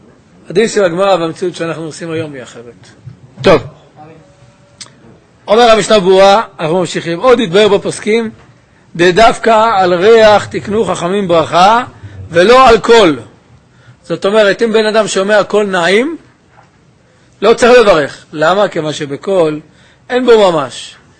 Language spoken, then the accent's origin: Hebrew; Jerusalem, Jerusalem District, Israel; כמו שבקיץ פעמיים, אנחנו ירושלמים.